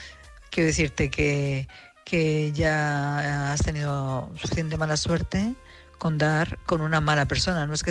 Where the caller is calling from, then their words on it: Madrid, Community of Madrid, Spain; de Madrid